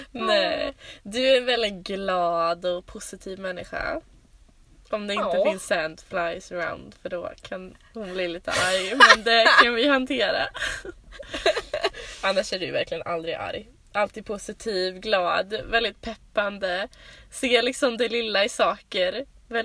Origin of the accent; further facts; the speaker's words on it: Skövde, Västra Götaland County, Sweden; Jag är 21 år gammal och jag kommer också från Skövde.